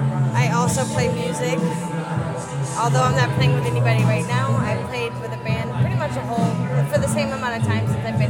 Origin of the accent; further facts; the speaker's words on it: New Orleans, Louisiana, United States; I was brought up in New Orleans by musicians, so I've always been into it.